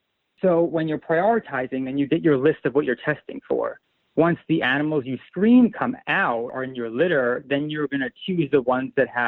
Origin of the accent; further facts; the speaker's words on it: New York City, New York, United States; I grew up and currently in New York City. I live in Staten Island.